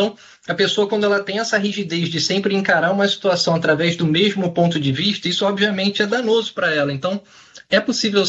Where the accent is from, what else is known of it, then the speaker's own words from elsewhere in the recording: Brazil; eu falo inglês fluente, mas eu sou brasileiro e tenho sotaque.